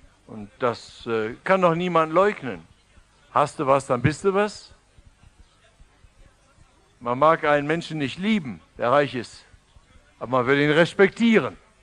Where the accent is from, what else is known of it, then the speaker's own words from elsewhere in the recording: Baden-Württemberg, Germany; Wir sind Badener.